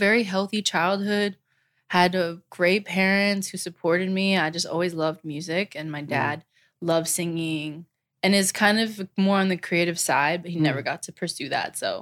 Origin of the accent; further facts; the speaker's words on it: Old Bridge, New Jersey, United States; also born or lived in Manalapan; I was born and raised in New Jersey.